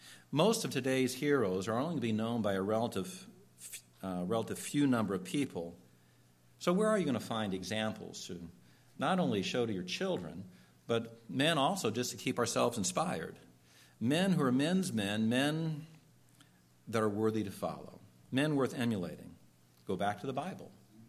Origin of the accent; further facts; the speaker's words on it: California, United States; But Ronald Reagan, who's the governor of the state, my home state, California, made a good showing in 76.